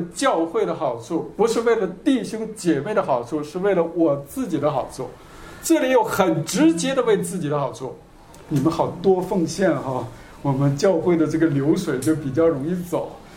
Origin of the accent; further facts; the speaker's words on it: China; now in Japan; 然后我中国人就这一点特别的，我都不用算，我就知道不值。